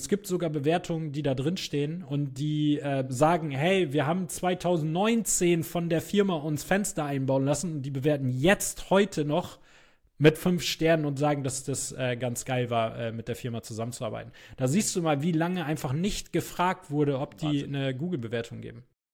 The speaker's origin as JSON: {"language": "German", "country": "Germany", "said": "ich bin ja selber hier in Deutschland geboren und ich bin ja selber Deutscher, aber manchmal finde ich die Mentalität von den Deutschen halt auch nicht so geil"}